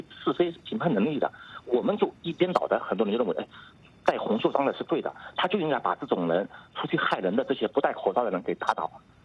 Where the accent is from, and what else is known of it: China